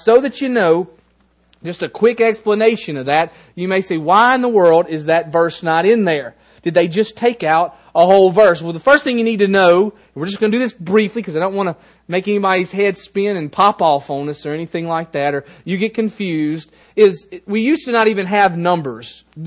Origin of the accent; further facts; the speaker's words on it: United States; I'm not English, I'm American, but I speak English.